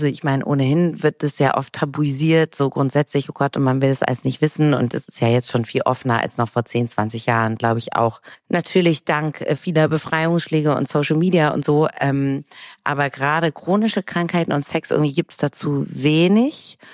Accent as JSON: {"language": "German", "region": "Hamburg", "country": "Germany", "tie": "born or raised there", "said": "aus Hamburg, meiner Heimat. Da gibt es die nämlich und hier in Hessen nicht."}